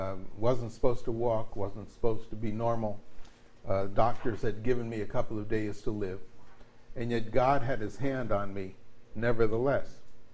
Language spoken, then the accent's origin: English; Patterson, United States; I mentioned earlier that I grew up in Patterson